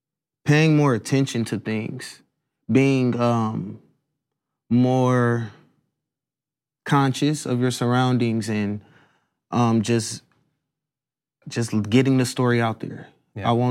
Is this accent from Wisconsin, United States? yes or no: no; Dayton, Ohio, United States; White supremacist terrorists in my hometown Dayton were trending at number one.